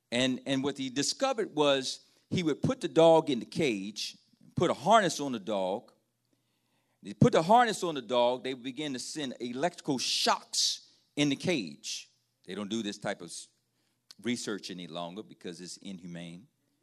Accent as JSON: {"language": "English", "region": "East Coast", "country": "United States", "said": "I'm from the East Coast. And I look like I'm civilized. But I'm a city boy."}